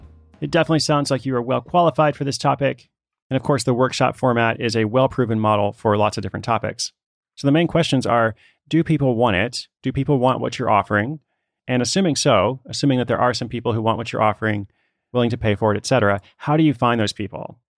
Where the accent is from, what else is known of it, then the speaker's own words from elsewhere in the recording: Portland, Oregon, United States; I'm actually in Portland, Oregon, my hometown, with about 1,500 other people for the World Domination Summit.